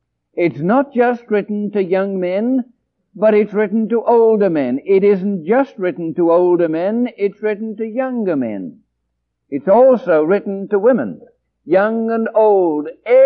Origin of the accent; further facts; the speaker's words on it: England, United Kingdom; moved away; you wouldn't know I come from England because I don't have an accent anymore